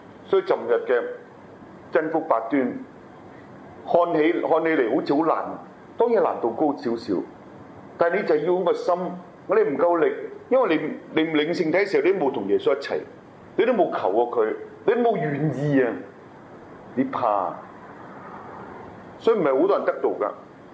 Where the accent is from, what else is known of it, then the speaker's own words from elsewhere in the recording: China; 加上我們中國人有些不好的傳統的這個風氣